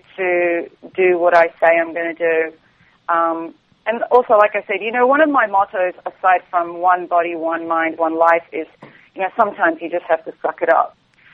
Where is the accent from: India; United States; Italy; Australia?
Australia; Because I'm Australian, it doesn't mean that I'm a drinker. I'm a poor excuse for an Australian.